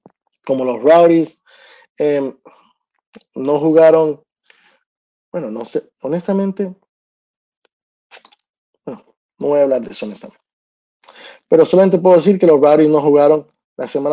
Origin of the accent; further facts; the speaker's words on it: New Jersey, United States; yo crecí en New Jersey, como lo he dicho aquí antes